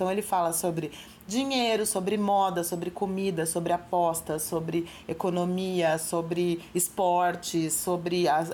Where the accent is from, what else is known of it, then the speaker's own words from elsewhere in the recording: Campinas, São Paulo, Brazil; porque eu sou de Campinas, né?